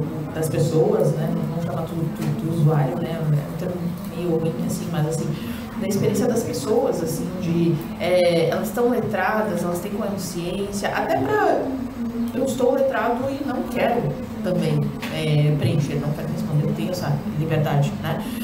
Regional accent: Dom Pedrito, Rio Grande do Sul, Brazil; born there; Eu nasci em Dom Pedrito, uma cidade de 40 mil habitantes no interior do Rio Grande do Sul.

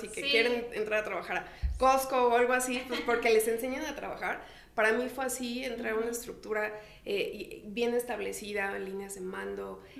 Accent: Xalapa, Veracruz, Mexico; moved away as an adult; now in Mexico City, Mexico; venirme de Veracruz, soy de Jalapa, entrar al posgrado de la UNAM, hacer aquí mi maestría

